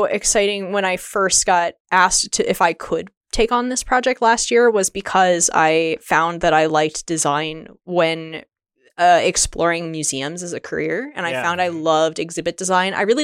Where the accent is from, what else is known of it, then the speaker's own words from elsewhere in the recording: East Coast, United States; I'm from the East Coast. We're not talking about deep dish pizza.